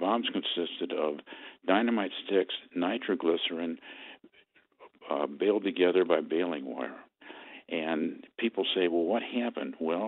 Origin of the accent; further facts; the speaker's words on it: Belleville, Illinois, United States; And I grew up down in Belleville